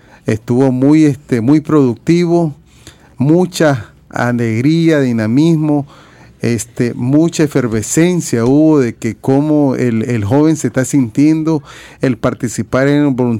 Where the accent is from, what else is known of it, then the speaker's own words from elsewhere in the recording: Nicaragua; cómo somos los nicaragüenses, muy acogedores.